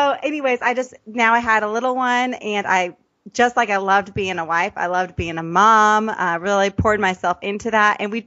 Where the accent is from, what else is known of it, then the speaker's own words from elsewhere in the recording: California, United States; also born or lived in Kentucky; originally I wasn't from here. I was from California and then attended high school in Kentucky. But we came out here and met at Oral Roberts University.